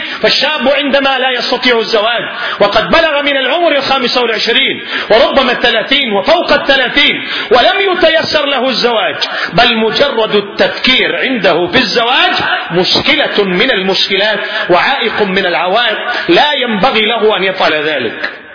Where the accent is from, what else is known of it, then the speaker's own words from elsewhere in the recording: Yemen; نحن عندنا في اليمن